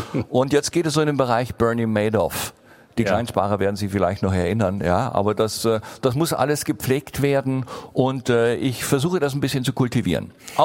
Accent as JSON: {"language": "German", "town": "Nürtingen", "region": "Baden-Württemberg", "country": "Germany", "tie": "born or raised there", "said": "Er kommt aus Bad Urach, 12 Kilometer von Nürtingen entfernt, wo ich aufgewachsen bin."}